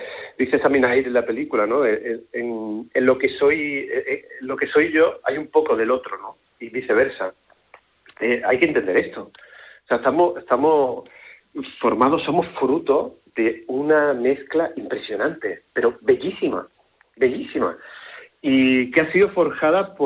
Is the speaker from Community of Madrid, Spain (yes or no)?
no; Andalusia, Spain; Yo vivo en Cataluña y tengo una hija en un colegio catalán y es completamente falso esto que se está acusando. Pero yo sí soy andaluz y me he criado y me he educado en colegio andaluz.